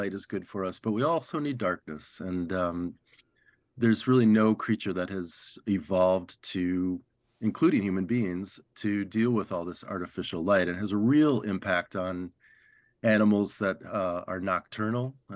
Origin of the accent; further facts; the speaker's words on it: Minneapolis, Minnesota, United States; also born or lived in New Mexico; I grew up in Minneapolis, but we've always had a cabin up north, you know, as we say.